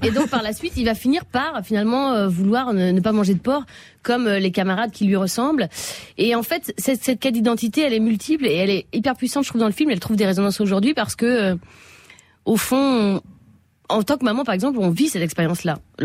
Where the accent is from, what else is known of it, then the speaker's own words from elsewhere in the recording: Bordeaux, Nouvelle-Aquitaine, France; C'est moi, je suis de Bordeaux, donc.